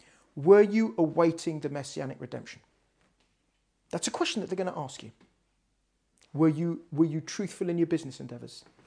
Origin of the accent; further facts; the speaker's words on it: London, United Kingdom; born there; I couldn't pass it and I was born in London.